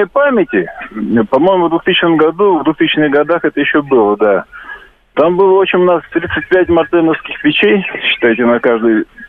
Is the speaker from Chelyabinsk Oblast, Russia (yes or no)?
yes; Magnitogorsk, Chelyabinsk Oblast, Russia; born there; Я родился в Магнитогорске.